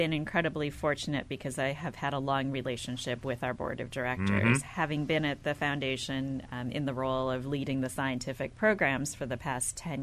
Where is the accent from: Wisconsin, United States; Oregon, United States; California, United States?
Wisconsin, United States; I was born and raised in the Midwest, mm-hmm, outside of Milwaukee, Wisconsin.